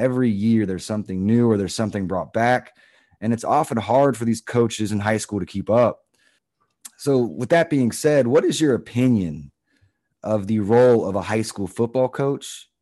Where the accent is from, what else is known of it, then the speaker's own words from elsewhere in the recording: Florida, United States; I grew up in Florida as well.